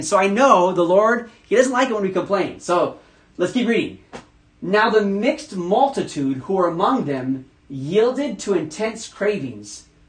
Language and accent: English; United States; And I realized how spoiled I am as an American, right? As an American, we have American food, but we also have Mexican food.